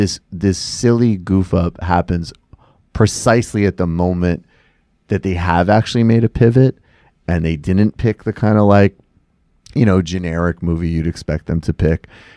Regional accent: Massachusetts, United States; because I grew up in Massachusetts

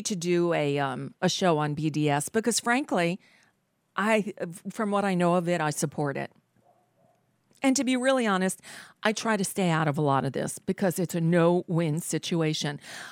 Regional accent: Florida, United States; I grew up in South Florida, and in the 70s, there was a lot of marijuana here.

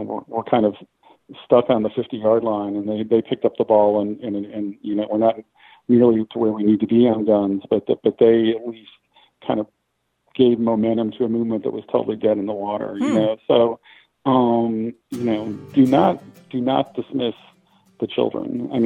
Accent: Philadelphia, Pennsylvania, United States; or, you know, in my hometown, Philadelphia.

